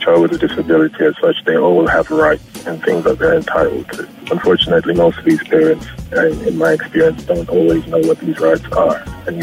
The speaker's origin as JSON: {"language": "English", "country": "Jamaica", "tie": "born or raised there", "lives_now": "London, United Kingdom", "said": "Jamaica's home, so we need to provide the same exact opportunities for the deaf children of Jamaica"}